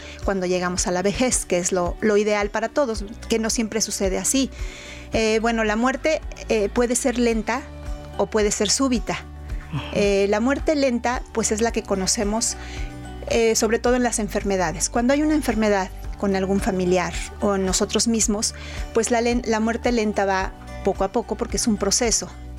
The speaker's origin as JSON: {"language": "Spanish", "country": "Mexico", "said": "que nosotros como mexicanos pues tenemos esta costumbre"}